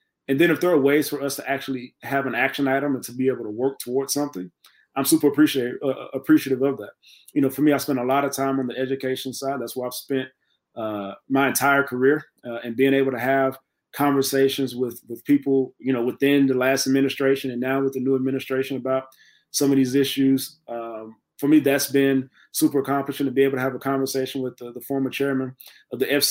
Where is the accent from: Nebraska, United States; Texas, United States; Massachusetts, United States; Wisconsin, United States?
Texas, United States; Man, so you know, I'm from Texas, man.